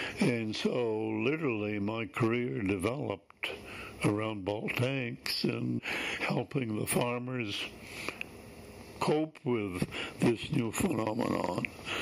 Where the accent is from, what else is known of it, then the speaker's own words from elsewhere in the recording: Glover, Vermont, United States; also born or lived in Eden; I was born in Eden, November 12, 1923. My dad died when I was four, so we ended up in Glover, where I was brought up and graduated from Barton Academy in 1941